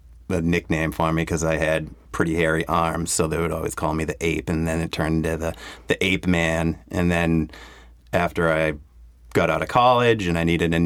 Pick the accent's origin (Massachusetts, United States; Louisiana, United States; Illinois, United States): Massachusetts, United States; In Massachusetts, on the South Shore.